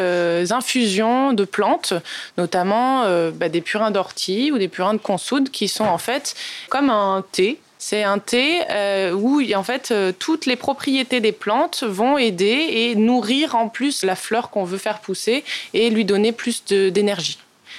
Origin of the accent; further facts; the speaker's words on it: Montpellier, Occitanie, France; Je viens de Montpellier, du sud de la France